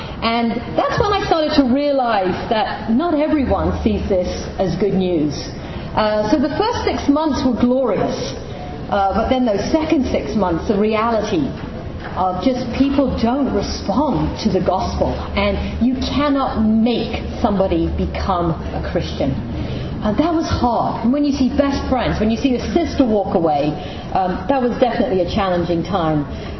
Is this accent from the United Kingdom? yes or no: yes; England, United Kingdom; I'm from England.